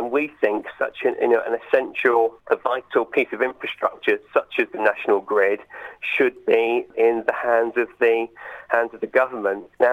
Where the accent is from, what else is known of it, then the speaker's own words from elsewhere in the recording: Poole, South West England, United Kingdom; born there; moved away as an adult; now in West Yorkshire, United Kingdom; As you can tell from my accent, I come from the south of England originally. So I was born in Poole in Dorset. My mum still lives down there. And I've lived in the area since 2008. I moved up to West Yorkshire from south to get a job at Leeds University.